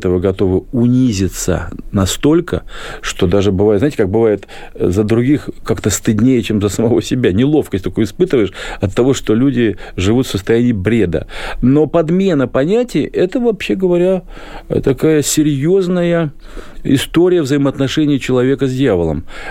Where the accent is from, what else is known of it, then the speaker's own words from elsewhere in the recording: Donbas, Ukraine; born there; Я русский, из семьи тульской мамы и брянского папы, но я родился на Донбассе.